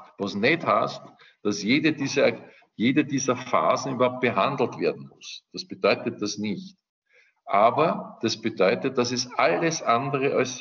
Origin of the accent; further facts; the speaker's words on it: Vienna, Austria; Und daher, als Wiener, ist man dann halt auch bald vielleicht bei diesem Titel.